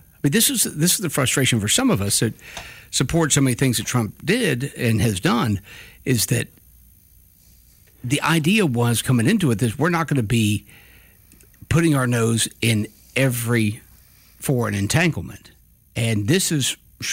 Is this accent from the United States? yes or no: yes; United States; So I'm an American, so I'm on our side